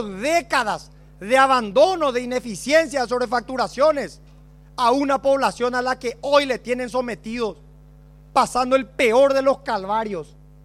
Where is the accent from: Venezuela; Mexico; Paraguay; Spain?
Paraguay; Como paraguayo, como diputado nacional y como médico